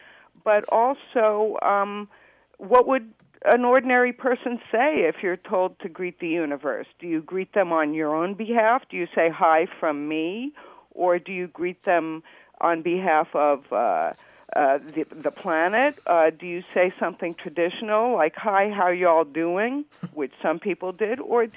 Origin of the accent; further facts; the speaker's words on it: Rio de Janeiro, Brazil; first language Portuguese; English is a second language; also born or lived in New York; Although I was born in New York, I grew up in Rio de Janeiro, Brazil, and so I'm considered a native speaker of Portuguese.